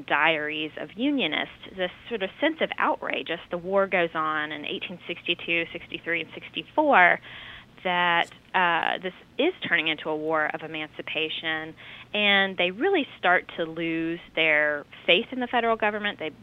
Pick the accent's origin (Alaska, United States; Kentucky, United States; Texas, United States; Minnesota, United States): Kentucky, United States; Lexington; I was born and raised in Lexington, and growing up in Kentucky back in the 1980s